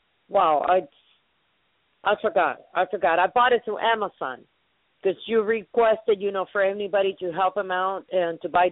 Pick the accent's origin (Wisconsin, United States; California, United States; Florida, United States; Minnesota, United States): Florida, United States; Miami; also born or lived in Cuba; I was raised in Miami, born in Cuba, but raised in Miami, to school, university, and everything in Miami.